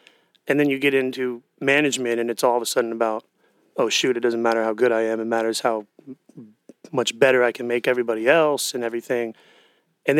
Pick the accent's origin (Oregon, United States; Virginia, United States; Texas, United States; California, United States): Oregon, United States; Portland; I was born and raised in Portland.